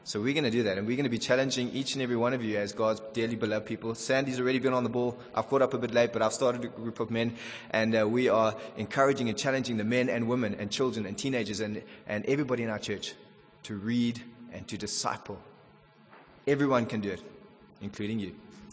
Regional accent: Durban, KwaZulu-Natal, South Africa; I grew up when I was in primary school. I grew up in Durban, and the climate there suits me perfectly.

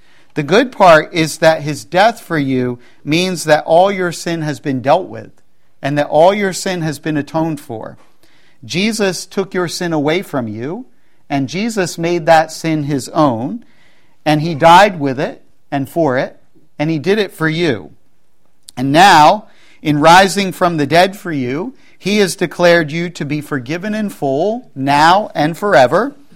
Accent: New Jersey, United States; Hey, I'm from South Jersey.

